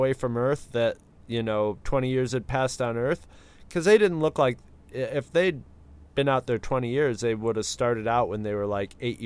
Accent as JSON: {"language": "English", "town": "Rochester", "region": "New York", "country": "United States", "said": "\"Oh, we're from Rochester, New York.\""}